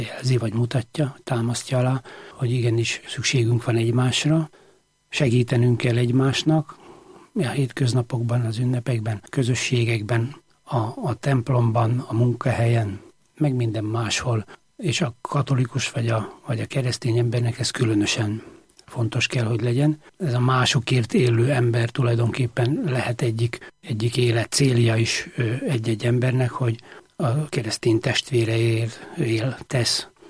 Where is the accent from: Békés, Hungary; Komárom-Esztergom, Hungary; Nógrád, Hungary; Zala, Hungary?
Nógrád, Hungary; Rimóc; also born or lived in Balassagyarmat; én Balassagyarmaton születtem, de mindig is Rimócon éltem. Ott jártam általános iskolába, Budapesten jártam középiskolába, és hát nem volt kérdés, egy évig dolgoztam itt Budapesten, de haza vágytam